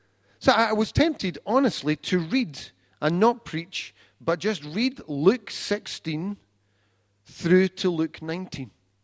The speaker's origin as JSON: {"language": "English", "town": "East Kilbride", "region": "Scotland", "country": "United Kingdom", "tie": "born or raised there", "said": "So I was brought up in East Kilbride and fortunate enough to have a life of relative privilege."}